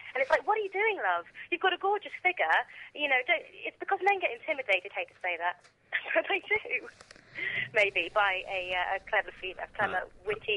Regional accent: United Kingdom; now in United States; But now I'm in America, it's sort of slightly different because I'm a foreigner, so I can be what I want to be. You know, I'm British

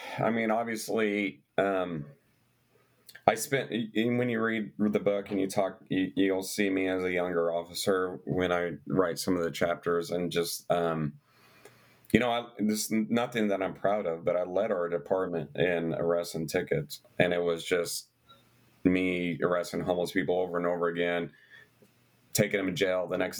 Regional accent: Wichita, Kansas, United States; I grew up in West Wichita. I never met a homeless person before.

